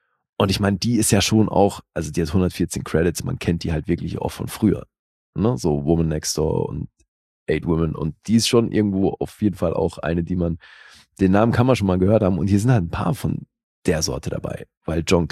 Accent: Bern, Switzerland; Also die haben hier in meiner Heimat gedreht, Kanton Bern in der Schweiz.

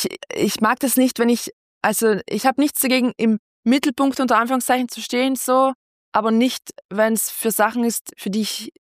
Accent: Trentino-Alto Adige, Italy; weil ich komme ja aus Südtirol und so im Alpenländischen, sage ich, ist da schon auch sehr viel Gebäck

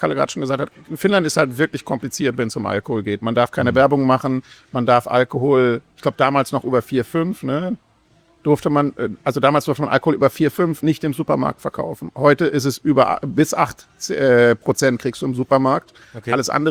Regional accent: Detmold, North Rhine-Westphalia, Germany; also born or lived in Berlin; Ich wurde mal in Berlin geboren, dann ist die Mauer gefallen und dann sind meine Eltern in den Westen gegangen und ich war, glaube ich, 1,5 Jahre alt und wurde nicht gefragt und bin dann in Detmold aufgewachsen. Das ist eine mittlere Stadt in Ostwestfalen

